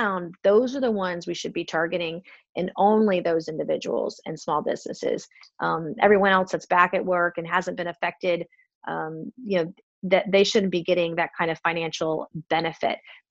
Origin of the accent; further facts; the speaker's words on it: South Carolina, United States; my home state of South Carolina, where I am today.